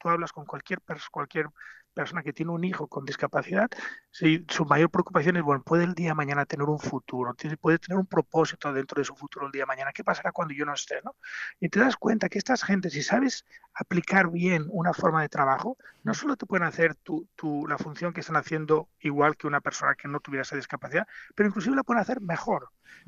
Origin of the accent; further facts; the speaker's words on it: Barcelona, Catalonia, Spain; tanto Luis Roger, que es el chef socio nuestro, y yo somos de Barcelona